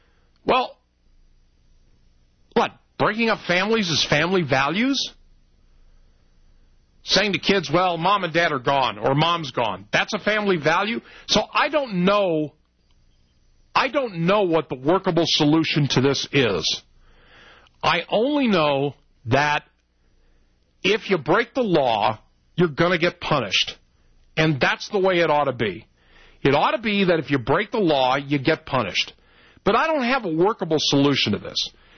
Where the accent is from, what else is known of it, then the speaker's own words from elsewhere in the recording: the West, United States; I'm from the West. I love the West. No place I'd rather live.